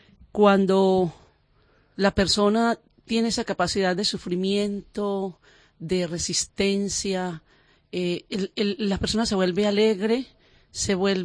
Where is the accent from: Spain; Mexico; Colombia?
Colombia; como colombiana nos ganamos el premio de la innovación, Medellín.